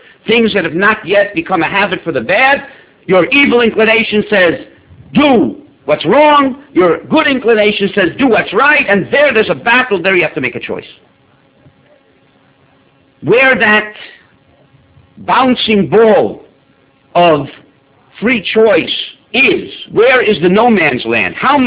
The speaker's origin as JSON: {"language": "English", "town": "Miami Beach", "region": "Florida", "country": "United States", "tie": "born or raised there", "moved": "yes", "lives_now": "Moshav Matityahu, Israel", "said": "even though I was brought up in Miami Beach, which is not exactly isolated from a secular society."}